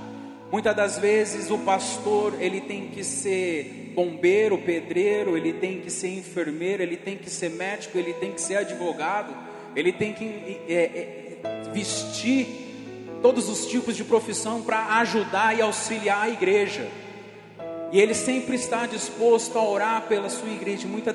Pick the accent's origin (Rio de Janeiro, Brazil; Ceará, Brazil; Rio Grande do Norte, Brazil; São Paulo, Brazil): São Paulo, Brazil; São José do Rio Preto; eu sou de São José do Rio Preto, da Igreja Caçula do Ministério, né? Igreja Presbiteriana Renovada do Jardim Arroio.